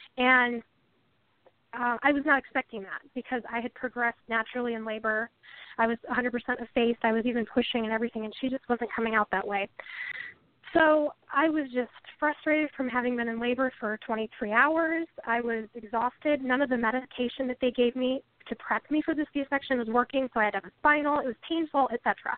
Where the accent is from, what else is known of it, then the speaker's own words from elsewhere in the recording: Indiana, United States; also born or lived in New Mexico; So I am a Midwestern gal. I'm born and raised in Indiana, so I'm very proud to be a Hoosier.